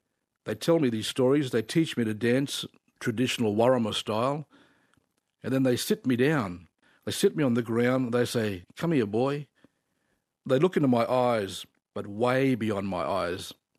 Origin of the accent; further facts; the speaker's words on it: Cairns, Queensland, Australia; even though I was born and raised in Cairns, I'm not a saltwater person. I'm a freshwater Murray.